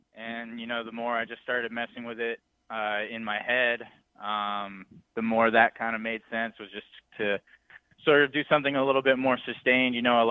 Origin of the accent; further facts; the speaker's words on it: North Carolina, United States; obviously I'm from North Carolina